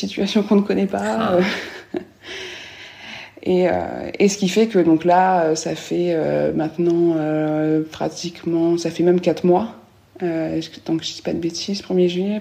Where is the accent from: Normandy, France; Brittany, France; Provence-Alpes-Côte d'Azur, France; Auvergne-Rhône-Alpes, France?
Normandy, France; now in Bordeaux, France; nous, voilà, comme je l'ai dit, on vient de Normandie. Donc à Bordeaux, on ne connaît absolument personne.